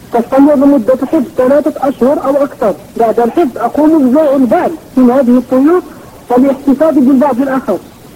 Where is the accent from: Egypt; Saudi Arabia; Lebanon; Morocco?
Morocco; أنا من المغرب وعندي سؤال بارك الله فيكم